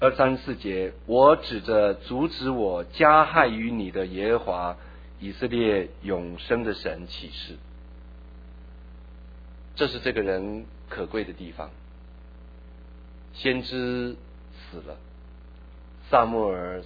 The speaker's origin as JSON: {"language": "Chinese", "country": "China", "said": "明明是我们中国人做的，但是我们英文讲得不大好"}